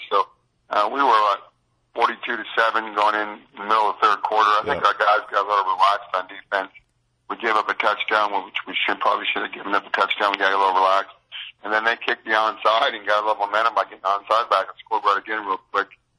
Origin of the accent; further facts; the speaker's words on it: Michigan, United States; I grew up in Michigan, so University of Michigan has always been one of my favorite football teams.